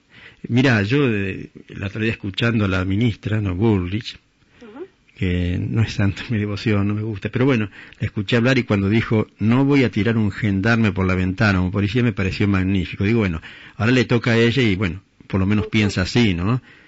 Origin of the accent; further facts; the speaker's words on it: Uruguay; now in Argentina; No digo porque soy uruguayo